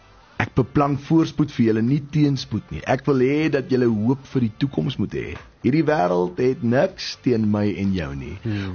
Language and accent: Afrikaans; Redelinghuis, Western Cape, South Africa; Ek het groot geword in die Sandveld distrik, in die Weskus wêreld, 'n dorpie met die naam van Redelinghuis. Klein dorpie tussen Paketberg en Elandsbaai.